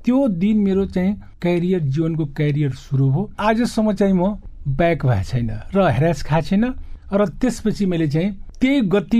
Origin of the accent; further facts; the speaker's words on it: Madhesh Province, Nepal; अब यो पर्सा जिल्लाको विकट ठाउँ यहाँहरूलाई चाहिँ आश्चर्य लाग्ला, श्रोतागणहरूलाई पनि आश्चर्य लाग्ला, तर अझै पनि बाटोघाटो छैन मेरो गाउँमा।